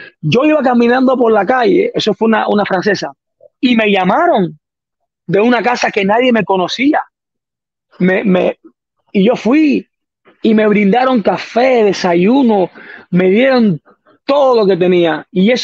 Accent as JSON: {"language": "Spanish", "country": "Cuba", "moved": "yes", "said": "todos los cubanos que hemos salido afuera de una forma u otra hemos hecho crecer muchos países"}